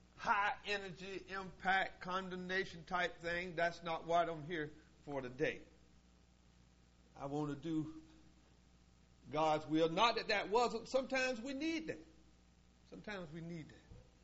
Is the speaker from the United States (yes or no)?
yes; Willard, United States; I'm from Willard, though. I don't see much.